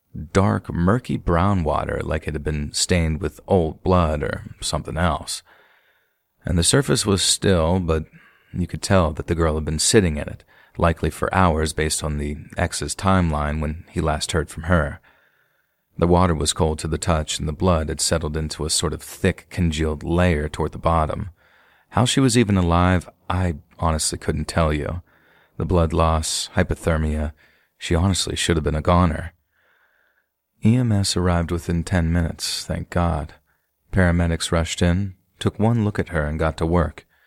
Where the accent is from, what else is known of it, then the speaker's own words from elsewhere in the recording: Liverpool, North West England, United Kingdom; born there; I was born in October of 1959 at the Oxford Street Maternity Hospital in Liverpool, to a Jamaican mum and an English dad.